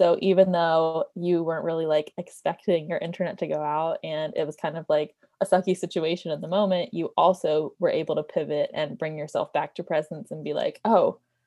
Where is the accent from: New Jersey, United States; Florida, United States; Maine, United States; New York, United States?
Florida, United States; It's very like cold there, and I'm from Florida, not used to the cold.